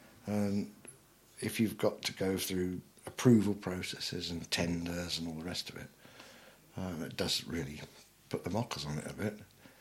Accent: Woking, South East England, United Kingdom; born there; and I was born in Woking, believe it or not.

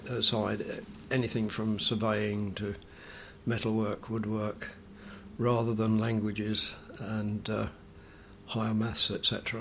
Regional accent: Bexleyheath, London, United Kingdom; and my date of birth was 7/01/1938 and I was born in Bexley Heath in Kent.

